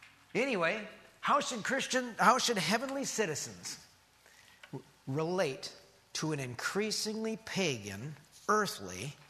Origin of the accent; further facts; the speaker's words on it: United States; I'm an American